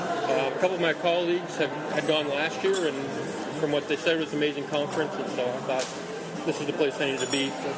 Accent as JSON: {"language": "English", "town": "Warrensburg", "region": "Missouri", "country": "United States", "said": "I work out of Columbia, but I'm from Warrensburg, Missouri."}